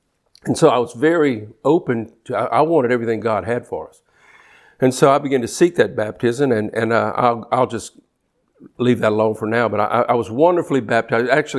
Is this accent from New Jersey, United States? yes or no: no; Baton Rouge, Louisiana, United States; of course, we're from the Baton Rouge area, and it was a huge effect.